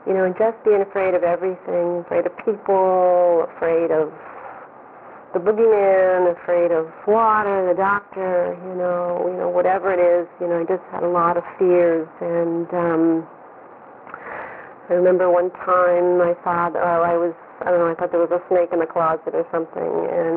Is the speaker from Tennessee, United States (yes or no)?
no; New York, United States; I was born in New York State in 1953. I was adopted as well as another baby by my mother and father. And, you know, we lived in a little town in New York State out in the country.